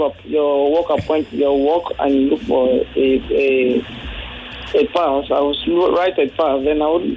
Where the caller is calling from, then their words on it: Banana Island, Lagos, Nigeria; I'm calling from Banana Island.